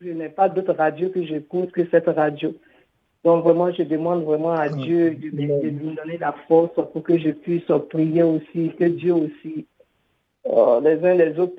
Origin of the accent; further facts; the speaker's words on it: Côte d’Ivoire; now in France; Je suis d'origine de Côte d'Ivoire